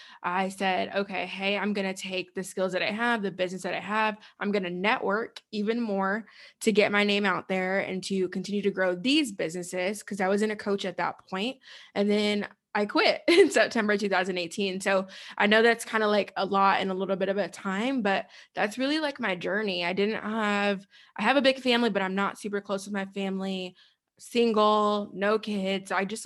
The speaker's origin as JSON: {"language": "English", "town": "Chicago", "region": "Illinois", "country": "United States", "tie": "born or raised there", "said": "I'm born and raised in Chicago, grew up there, in Chicago and in the suburbs."}